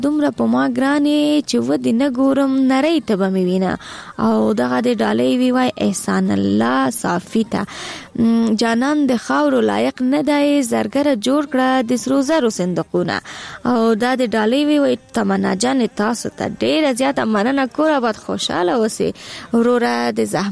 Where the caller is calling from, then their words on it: Chaghato, Wardak, Afghanistan; د وردګ ولایت له چغاتو څخه درته ایمیل کوم